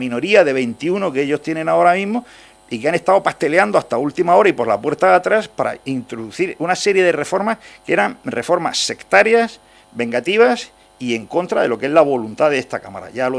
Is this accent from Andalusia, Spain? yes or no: no; Region of Murcia, Spain; somos los murcianos, el 1,5 millón de murcianos que estamos representados en esta asamblea